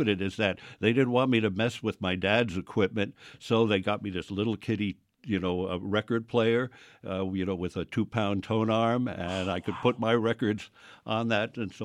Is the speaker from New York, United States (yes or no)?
yes; Bronx, New York, United States; I grew up in the Bronx